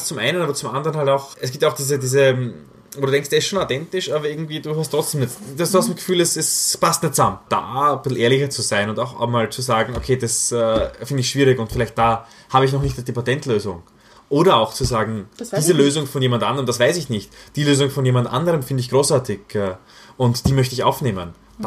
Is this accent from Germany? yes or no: no; Graz, Styria, Austria; ich bin in Graz eben aufgewachsen, das ist 30 Minuten, wenn du ein bisschen schneller fährst von der slowenischen Grenze